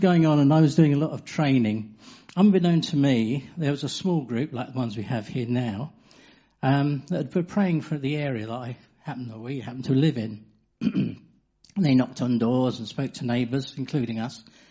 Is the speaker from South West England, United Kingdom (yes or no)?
no; Hayes, London, United Kingdom; I was brought up in Hayes in Middlesex in West London. The only son